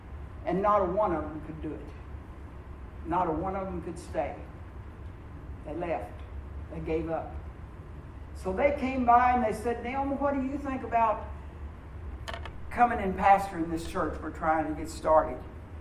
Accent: Texas, United States; born there; also born or lived in California; After that, I was born in Texas. My folks went to California, and then we came back to Texas. And I've been here till I had to move away.

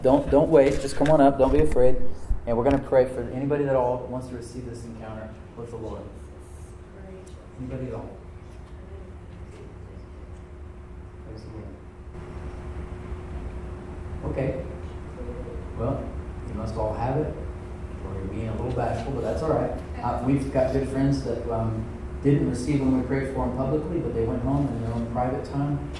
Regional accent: United States; Listen, I'm an American Christian. I was born to a Swedish father and a mother.

